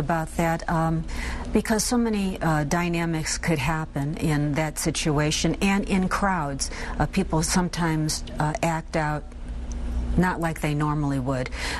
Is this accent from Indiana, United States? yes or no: no; Chicago, Illinois, United States; Certainly, I grew up in the Chicago school system, and security was in some parts of my school at certain times.